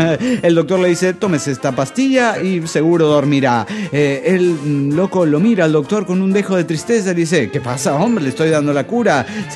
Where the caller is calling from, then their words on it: Monterrey, Nuevo León, Mexico; Monterrey, Nuevo León, México.